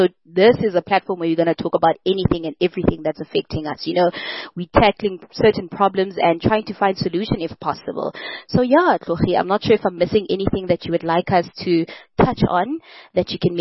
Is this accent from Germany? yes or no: no; South Africa; So we know that we have challenges as South African people with the current state of the economy